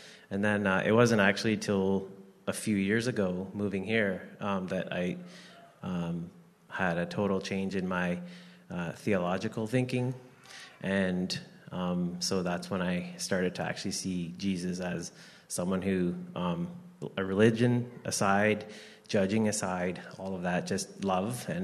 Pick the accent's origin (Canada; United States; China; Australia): Canada; Toronto, Ontario; I was born in Toronto, Ontario, and lived most of my life around that area. And then later on, actually I met my wife in grade 8 in our small town when we moved outside of Toronto area.